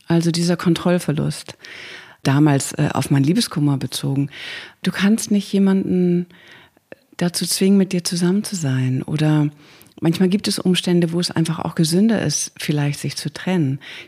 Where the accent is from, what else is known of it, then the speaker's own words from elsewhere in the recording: Hamburg, Germany; born there; ich bin Künstlerin hier in Hamburg, ich bin hier in Hamburg geboren